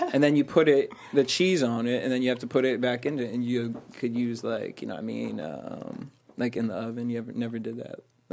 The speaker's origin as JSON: {"language": "English", "region": "East Coast", "country": "United States", "said": "because I'm from the East Coast"}